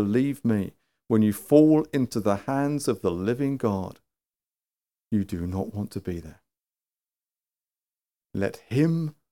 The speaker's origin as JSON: {"language": "English", "country": "United Kingdom", "said": "Behind closed doors, because we're British."}